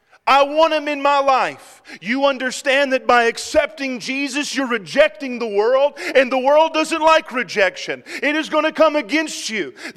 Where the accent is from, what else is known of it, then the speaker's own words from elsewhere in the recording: United States; As an American, in light of a Honduran person, I'm a very different creature. In America, we love hot showers, don't we?